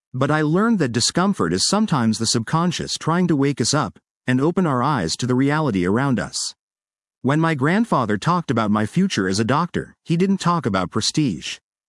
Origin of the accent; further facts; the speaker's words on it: Gary, Indiana, United States; from a stuttering child growing up in Gary, Indiana.